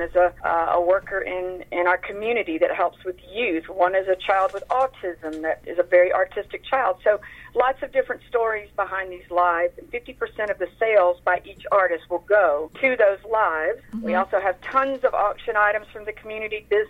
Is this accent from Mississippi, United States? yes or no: yes; Greenwood, Mississippi, United States; two of which actually are from my hometown of Greenwood, Mississippi.